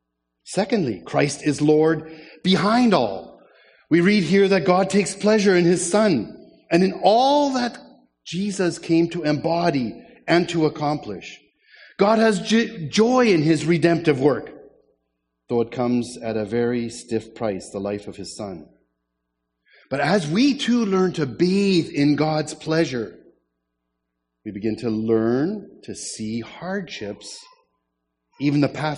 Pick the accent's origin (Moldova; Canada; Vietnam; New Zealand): Canada; also born or lived in Germany; Today is election day in Germany, where we spent 19 years. I'm not a German citizen, I'm a Canadian citizen.